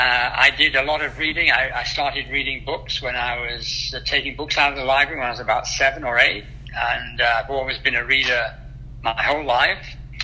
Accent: Yorkshire and the Humber, United Kingdom; The place I was brought up in Yorkshire in the north of England was bombed during the war. As a child, I was among the children who were evacuated from the towns into the countryside

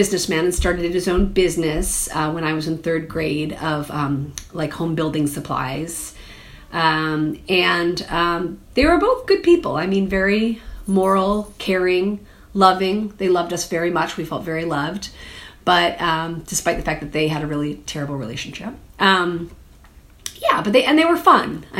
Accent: Michigan, United States; Well, I grew up in a suburb of Detroit, in Michigan, and pretty fun childhood

